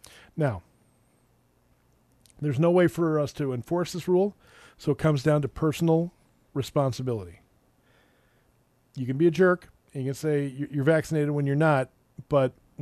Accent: Edina, Minnesota, United States; I like hockey. I grew up in Edina. I like hockey.

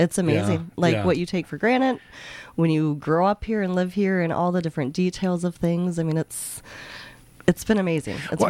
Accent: Northfield, United States; So I'm actually an official townie, like born and raised in Northfield.

